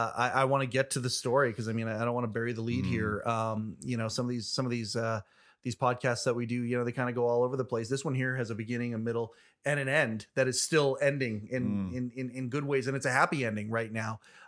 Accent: Canada; we're Canadian

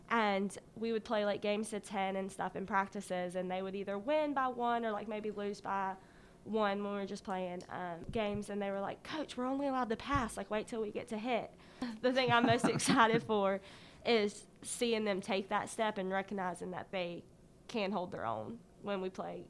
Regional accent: North Carolina, United States; Okay, well, I'm from Gaston County.

